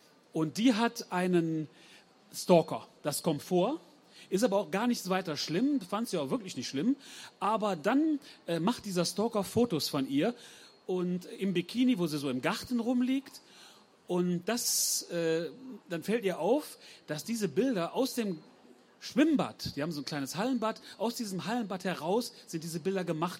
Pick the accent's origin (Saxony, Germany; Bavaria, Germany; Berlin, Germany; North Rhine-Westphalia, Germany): North Rhine-Westphalia, Germany; Kerken; 53 Jahre alt. Ich komme aus Kerken, das ist an der holländischen Grenze. Eigentlich brauche ich gar kein Navi, ich wohne am Niederrhein. Da kann man alles sehen. Ist total flach.